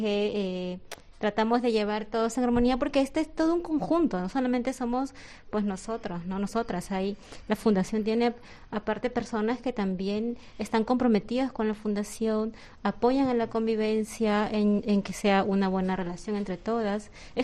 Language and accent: Spanish; Peru; now in Spain; un doctorado en educación en la Complutense, y bueno, y soy de Perú.